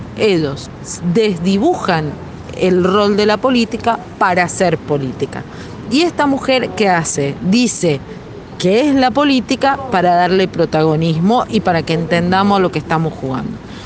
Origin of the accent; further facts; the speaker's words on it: Argentina; la felicidad de todos nosotros como pueblo argentino es tener un sueldo digno